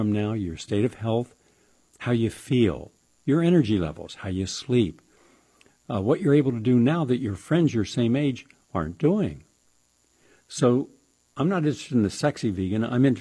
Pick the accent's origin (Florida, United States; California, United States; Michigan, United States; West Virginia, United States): West Virginia, United States; one day I'm going to write a book about my life growing up in West Virginia.